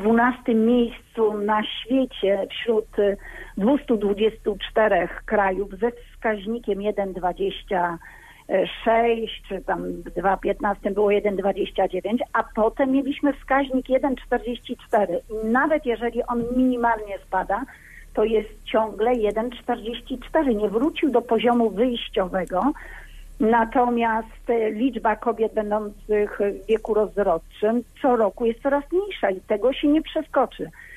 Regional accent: Gorzów Wielkopolski, Lubusz Voivodeship, Poland; że mam mandat z województwa lubuskiego, że pochodzę z Gorzowa

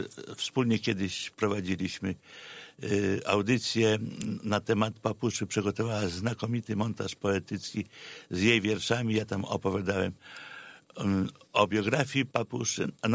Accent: Myślibórz, West Pomeranian Voivodeship, Poland; Tak, to jest zachodniopomorskie. Zresztą ja z tym regionem byłem związany właściwie od dzieciństwa, ponieważ urodziłem się w Myśliborzu

